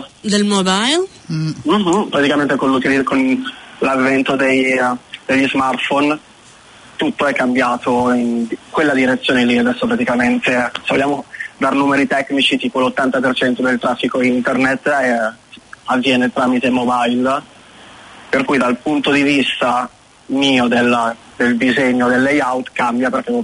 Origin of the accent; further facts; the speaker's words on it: Milan, Lombardy, Italy; now in New Zealand; Io vengo da Milano, per cui è tutto abbastanza grigio